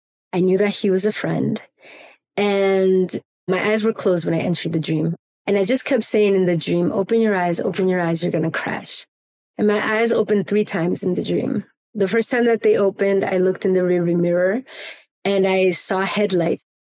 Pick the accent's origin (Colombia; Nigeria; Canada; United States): Colombia; Medellin, Antioquia; English is a second language; I grew up in Medellin in Colombia in the 80s